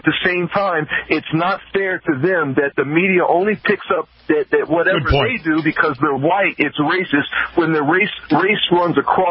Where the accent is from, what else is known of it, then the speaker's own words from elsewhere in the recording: Richmond, Virginia, United States; now in South Florida, United States; Listen, I'm from Virginia. I'm from Richmond, born and raised. Richmond is the capital of the Confederacy, okay?